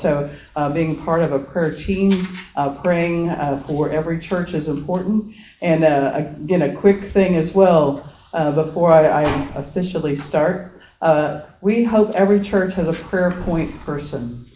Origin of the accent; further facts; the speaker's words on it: Indiana, United States; I'm from Indiana. So I grew up in Southern Indiana.